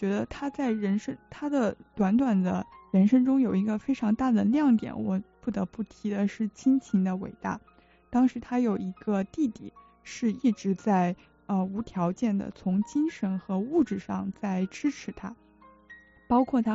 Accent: China; 所以我们中国人也喜欢叫它翡冷翠

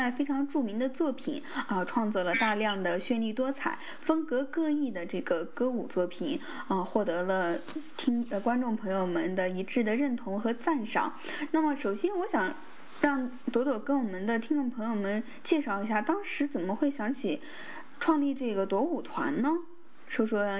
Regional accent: China; 我们中国人说在这个正月十五之前都还算是过年哈

